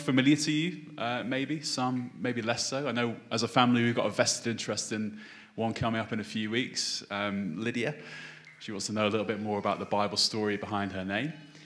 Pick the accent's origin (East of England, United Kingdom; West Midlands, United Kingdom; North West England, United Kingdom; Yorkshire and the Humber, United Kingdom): North West England, United Kingdom; Liverpool; also born or lived in Cambridge; I'm originally from Liverpool. Can't tell, I've lost the accent entirely. I lived in this place called Cambridge far too long.